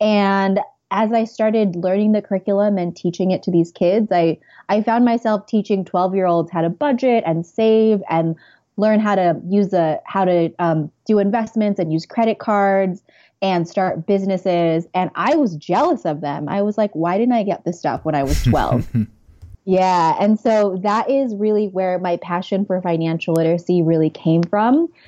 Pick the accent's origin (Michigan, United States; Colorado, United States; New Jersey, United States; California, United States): California, United States; moved away as an adult; also born or lived in Santa Barbara; now in New York, United States; I'm originally from California. I went to school in Santa Barbara and I moved to New York